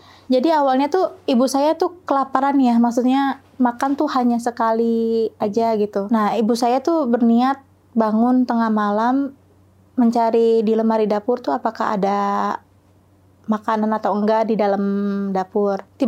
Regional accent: Bogor, West Java, Indonesia; born there; rumah itu kejual dan akhirnya kami pindah ke Bogor. Nah, menurut keterangan ibu saya, setelah 12 hari saya dilahirkan di Bogor

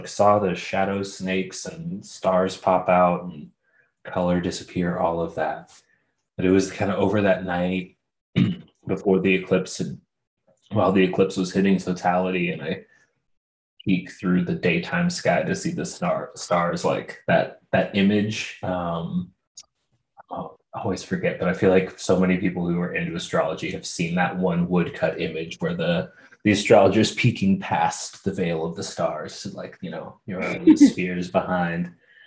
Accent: Pacific Northwest, United States; I grew up in the Pacific Northwest, so there's not a lot of like no tent fully outside, that type of camping

